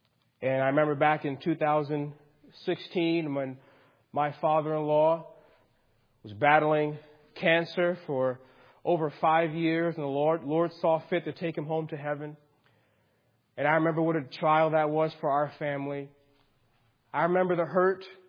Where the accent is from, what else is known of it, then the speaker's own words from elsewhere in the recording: New York City, New York, United States; And I grew up again in New York City area, about 2 hours from here.